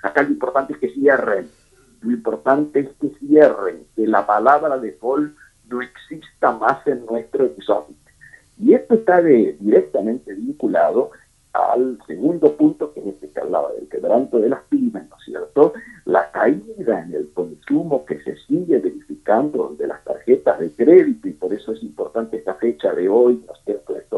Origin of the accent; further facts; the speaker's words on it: Trevelin, Chubut, Argentina; Yo pasé mi infancia en la Patagonia, Trevelin, al sur de Esquel. Mi viejo era director de la escuela, que hoy lleva su nombre, precisamente.